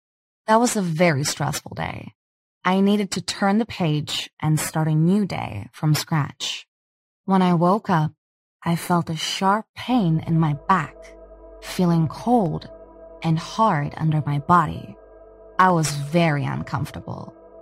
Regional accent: New York, United States; Since we are all from New York, Bennett College was perfect for our video.

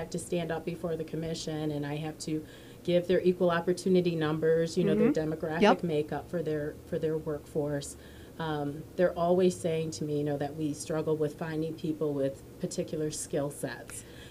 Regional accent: Norton Shores, Michigan, United States; also born or lived in Muskegon Heights; Originally from Muskegon Heights until I was about 4 years old, and my parents moved out to Norton Shores.

